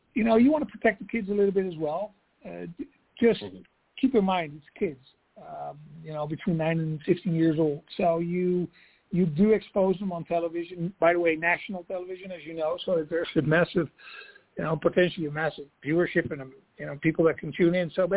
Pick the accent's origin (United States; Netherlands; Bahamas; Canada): Netherlands; I come from the Netherlands originally, produced a lot of shows all over the world.